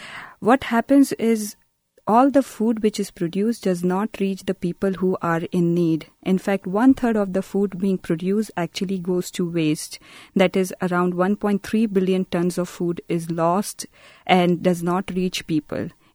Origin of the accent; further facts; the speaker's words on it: Chhattisgarh, India; English is a second language; And Chhattisgarh, which is actually my hometown state, was been known as a turnaround state.